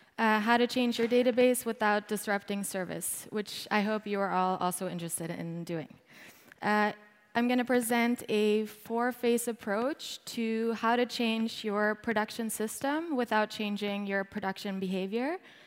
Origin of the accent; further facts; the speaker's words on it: Norway; also born or lived in California; now in Berlin, Germany; I'm from Norway originally. I went to a university in California. I did a bachelor in something called Symbolic Systems at Stanford. And I moved to Berlin in 2015. I've lived there for 3 years now.